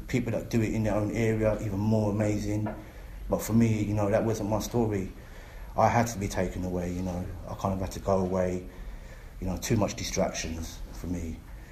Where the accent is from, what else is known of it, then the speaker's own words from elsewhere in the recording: London, United Kingdom; I grew up in East End of London on an estate, you know. I come from a good family.